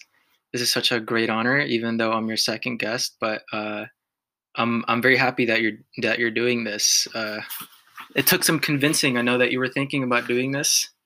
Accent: La Habra, California, United States; Yeah, so I grew up in La Habra pretty much all my life, and then obviously now I live in Riverside. Been living here for the past 4 years.

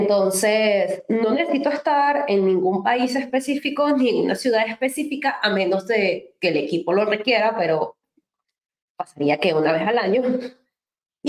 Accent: Venezuela; moved away; Muchos saben ya que yo soy venezolana

